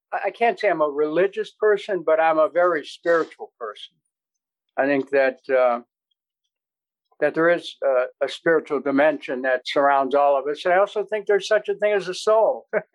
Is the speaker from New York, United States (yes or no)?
no; Cleveland, Ohio, United States; Well, I grew up in Cleveland, started at the beginning, the oldest of seven. My parents never owned a home.